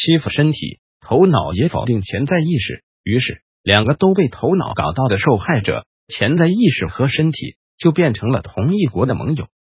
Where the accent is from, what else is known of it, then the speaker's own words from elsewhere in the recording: Taiwan; 我们台湾人有句俗话叫公婆疼孙